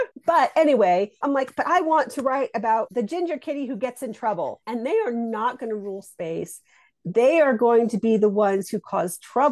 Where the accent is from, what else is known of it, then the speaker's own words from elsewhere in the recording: Colorado, United States; I'm from Colorado. I live in Colorado.